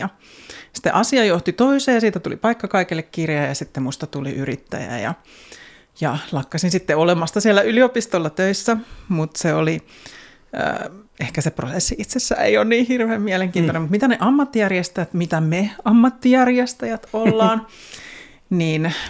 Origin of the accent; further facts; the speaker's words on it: Turku, Southwest Finland, Finland; No mä tuun Turusta ja turkulainen ei tietenkään lähde Turusta kulumallakaan